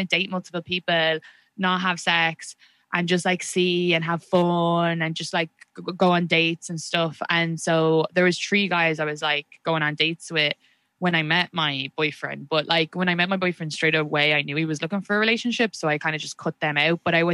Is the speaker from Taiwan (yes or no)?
no; United States; I'm so American.